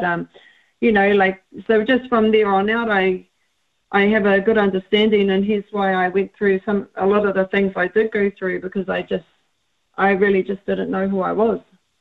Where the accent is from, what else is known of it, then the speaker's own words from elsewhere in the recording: Rotorua, Bay of Plenty, New Zealand; So I'm originally from Rotorua, so my whakapapa there